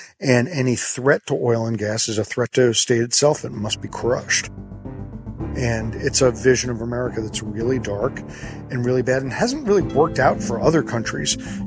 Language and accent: English; United States; And, you know, as an American, I hate it.